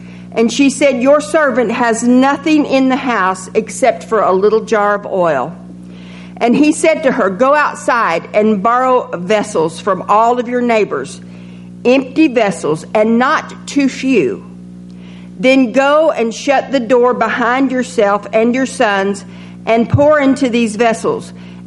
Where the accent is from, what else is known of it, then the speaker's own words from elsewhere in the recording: the South, United States; accent: southern; I hope y'all can understand my southern accent.